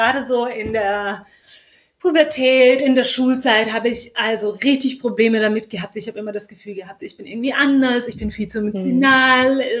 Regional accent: Belarus; ich bin in Weißrussland aufgewachsen

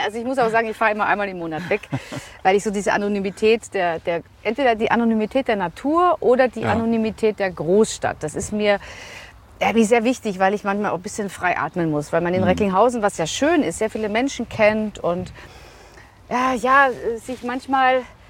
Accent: Vienna, Austria; Ich bin Wienerin, waschechte Wienerin, in Wien geboren, aufgewachsen auch.

